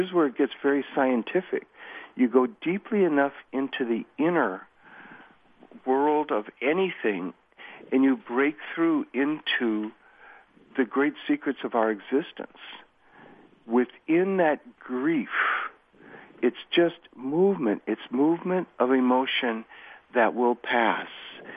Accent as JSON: {"language": "English", "country": "United States", "said": "at least for me, being an American."}